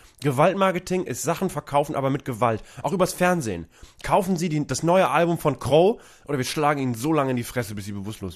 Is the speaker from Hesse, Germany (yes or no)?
no; Bremen, Germany; weil ich komme aus Bremen